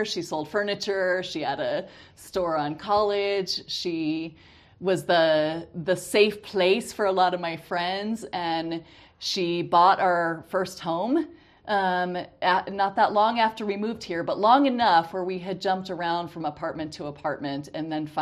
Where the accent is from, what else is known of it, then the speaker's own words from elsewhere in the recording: Fort Collins, Colorado, United States; You know, I grew up in Fort Collins and I do what people that grew up here do.